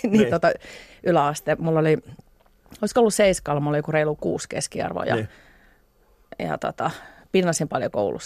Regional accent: Pori, Satakunta, Finland; Mä oon kasvanut Porissa, no. Noormarkun kylässä. Siis Noormarkku oli itsenäinen kylänsä silloin, mutta on myöhemmin liitetty Poriin. Mä oon siellä ollut tämmöisessä hyvin tavallisessa suomalaistyöläisperheessä lapsuuteni

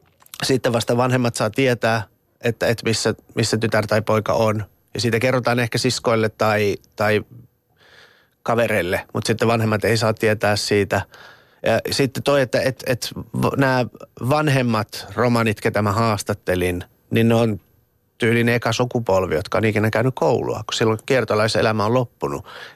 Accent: Iran; moved away; Mä tuun Iranista ja mulla on ollut vapaa kasvatus

